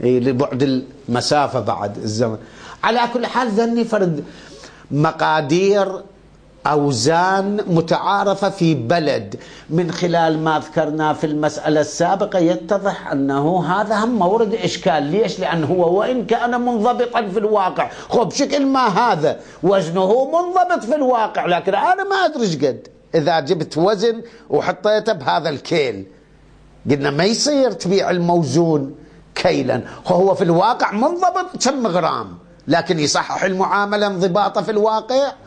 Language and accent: Arabic; Iraq; شنو من عندنا بالعراق كان شنو أكثر 24 كيلو